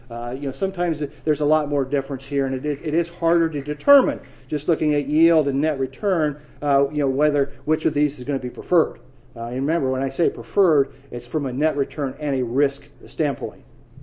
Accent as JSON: {"language": "English", "region": "Nebraska", "country": "United States", "said": "I'm from Nebraska"}